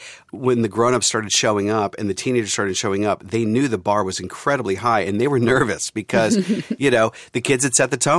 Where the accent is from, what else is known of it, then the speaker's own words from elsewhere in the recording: Pittsburgh, Pennsylvania, United States; I'm from Pittsburgh. It's a tough town.